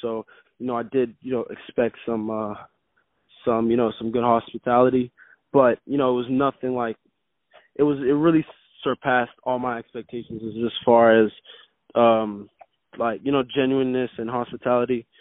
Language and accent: English; Montreal, Quebec, Canada; it's my first spring ball where I come in with a name because I'm from Montreal originally.